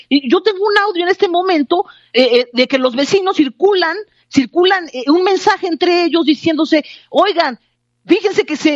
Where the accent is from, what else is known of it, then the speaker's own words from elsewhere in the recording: Mexico; así somos los mexicanos